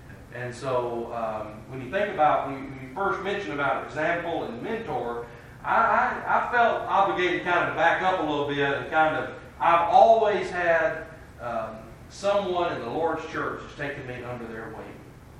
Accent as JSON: {"language": "English", "town": "Alamo", "region": "Tennessee", "country": "United States", "said": "Now, I'm from Crockett County, Tennessee. I'm from Alamo."}